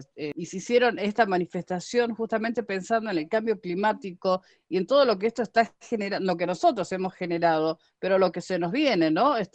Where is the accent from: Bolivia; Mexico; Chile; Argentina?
Chile; Como chileno